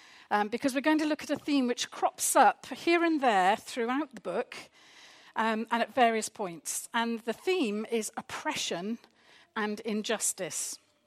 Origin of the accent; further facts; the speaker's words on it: Wales, United Kingdom; I grew up in Wales